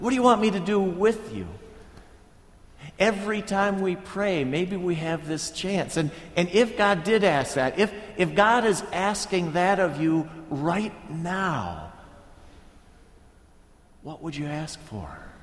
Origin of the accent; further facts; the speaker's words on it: Austin, Minnesota, United States; when I grew up in southern Minnesota, I grew up in Austin, and there were seven of us kids in the family.